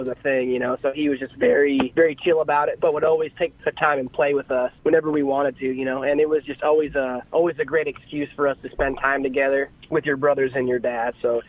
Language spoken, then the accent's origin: English; Sheridan, Wyoming, United States; Yeah, so I was born in Sheridan. I grew up playing with my two older brothers and my dad, and we worked and were born and raised on a ranch up there